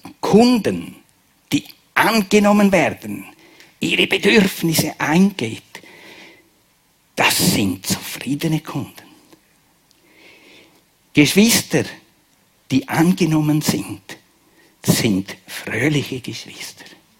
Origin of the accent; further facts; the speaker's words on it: Graubünden, Switzerland; Und ich brauche als Bündner, mit meinem Grind, brauche ich das Wort jeden Tag.